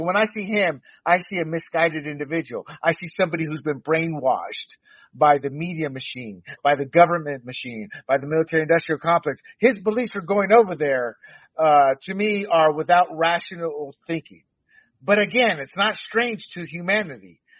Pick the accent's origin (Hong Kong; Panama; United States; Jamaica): Panama; being born and raised in Panama as an American citizen